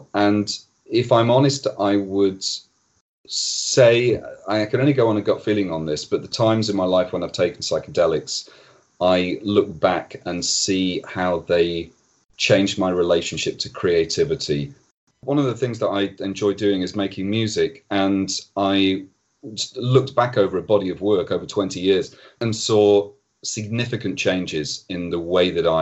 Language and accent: English; Doncaster, Yorkshire and the Humber, United Kingdom; I grew up in Doncaster in a family that weren't particularly interested in reading, you know, kind of just everyday interests of a middle-class Doncaster family, you know, kind of golfing and walking and stuff.